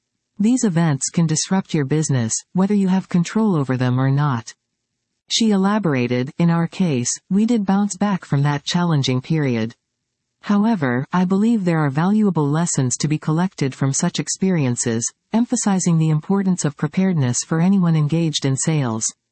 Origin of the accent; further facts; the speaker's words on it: McAllen, Texas, United States; I never identify myself as being solely from McAllen, I proudly say I'm from the Rio Grande Valley, or I mention the area code, 956.